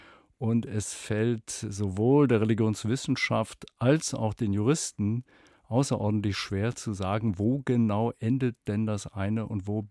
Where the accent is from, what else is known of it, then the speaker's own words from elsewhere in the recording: Kassel, Hesse, Germany; in meiner Heimatstadt Kassel.